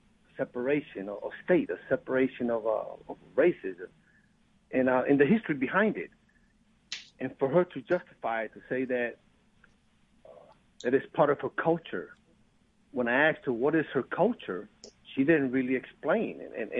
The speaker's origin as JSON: {"language": "English", "town": "Chicago", "region": "Illinois", "country": "United States", "tie": "born or raised there", "said": "I was raised in Chicago, mm-hmm. and I was taught to be an American"}